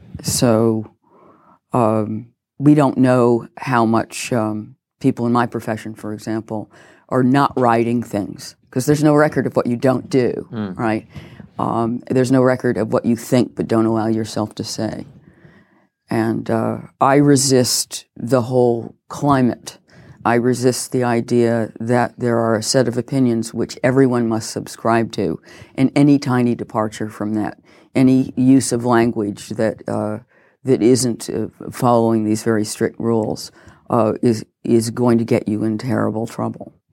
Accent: United States; accent: American; moved away as an adult; now in United Kingdom; You can tell by my accent that I'm American, but I have been in the U.K. over 30 years. So I've really protected that accent.

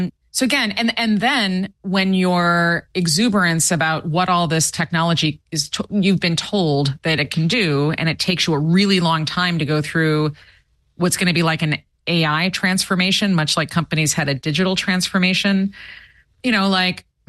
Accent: Midwest, United States; And I'm from Middle America, so this is not a knock against Middle America.

